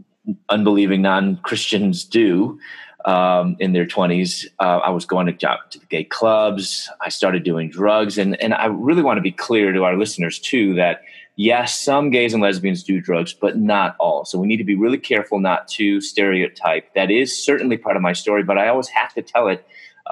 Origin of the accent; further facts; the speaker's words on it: Chicago, Illinois, United States; also born or lived in Louisville, Kentucky; we're from Chicago. I was living in Louisville, Kentucky. I was in dental school, get my doctorate.